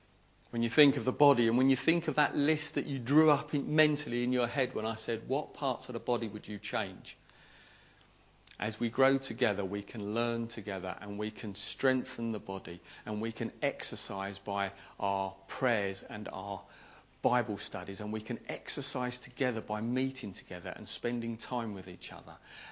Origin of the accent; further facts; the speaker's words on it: United Kingdom; We're very British, most of us, not all.